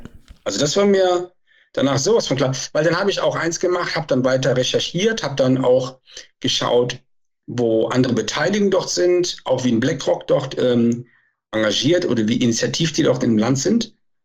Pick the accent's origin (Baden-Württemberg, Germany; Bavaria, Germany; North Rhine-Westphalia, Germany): North Rhine-Westphalia, Germany; Da, wo ich herkomme, zwischen Köln und Aachen, dort sind, seitdem ich denken kann, Dörfer umgesiedelt worden